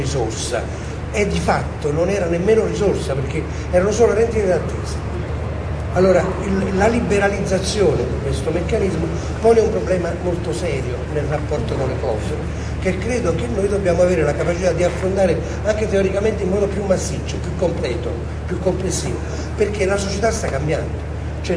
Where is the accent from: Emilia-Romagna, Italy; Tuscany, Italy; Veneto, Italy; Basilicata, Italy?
Basilicata, Italy; io sono della Basilicata